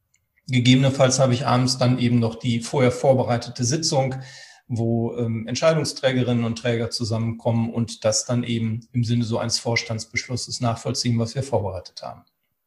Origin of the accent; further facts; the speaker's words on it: Münster, North Rhine-Westphalia, Germany; Münster ist auch mein Heimatort.